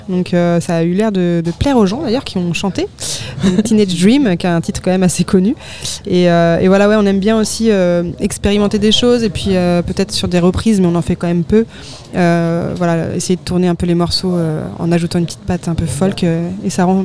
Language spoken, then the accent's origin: French; Corbeil-Essonnes, Île-de-France, France; Moi, je suis née à Évry-Courcouronnes.